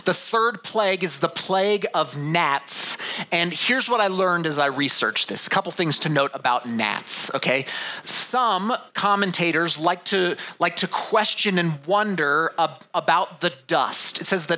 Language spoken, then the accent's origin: English; Colorado, United States; now in Minnesota, United States; I thought, yeah, I'm from Colorado.